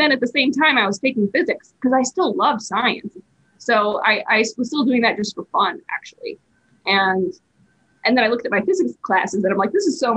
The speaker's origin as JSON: {"language": "English", "town": "Rochester", "region": "New York", "country": "United States", "tie": "born or raised there", "said": "But then, okay, so I grew up in Rochester, New York."}